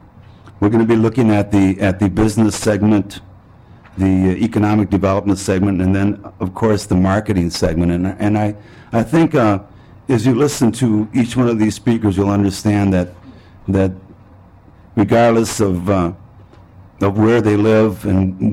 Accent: St. Paul, Minnesota, United States; I was born and raised here in St. Paul. My parents arrived from Mexico here, like many other immigrants, in 1930, found work in the stockyards in South St. Paul.

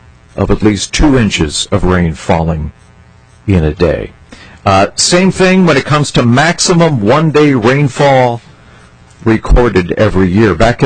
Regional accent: Lancaster, Pennsylvania, United States; I grew up in Lancaster, Pennsylvania.

